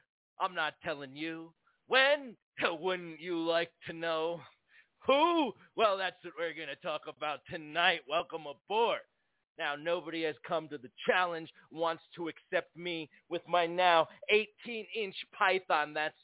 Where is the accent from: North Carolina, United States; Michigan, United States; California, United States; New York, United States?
New York, United States; Brooklyn; born there; And then I have some friends in New York, because I was born in Brooklyn, New York.